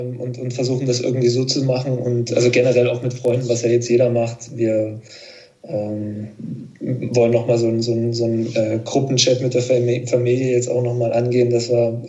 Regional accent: Thuringia, Germany; now in Switzerland; ich bin eben Thüringer natürlich.

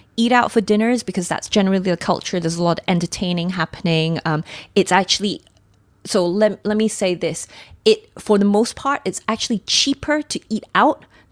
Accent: Australia; now in Asia; I come from Australia originally

